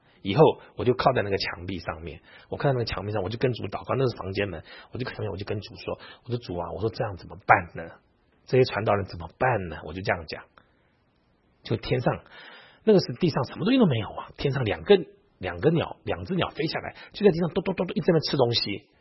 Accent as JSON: {"language": "Chinese", "country": "Taiwan", "said": "我也不能讲我从台湾来的，我只能说我从南部来。"}